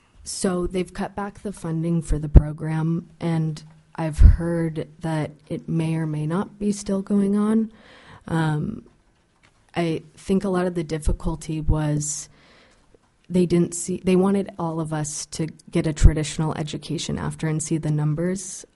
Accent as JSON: {"language": "English", "town": "Juneau", "region": "Alaska", "country": "United States", "tie": "born or raised there", "said": "So a lot of my growing up in Juneau and where I'm at now with my business has really been access to opportunity"}